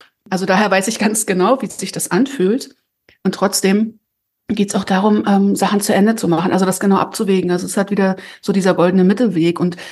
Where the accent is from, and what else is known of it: Germany